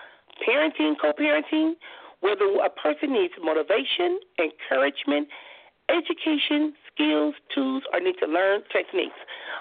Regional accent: Compton, California, United States; You know, like I said, growing up in Compton, we didn't know that these things even existed

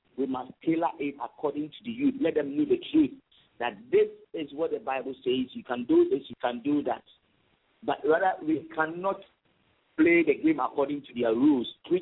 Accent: Ghana; And so I'm speaking from the Ghanaian perspective. We we here, we have the advantage.

